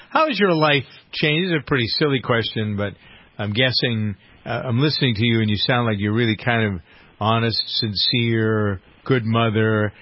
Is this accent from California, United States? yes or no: no; Boston, Massachusetts, United States; Yeah, I'm a Bostonian, and Bergeron is from Boston.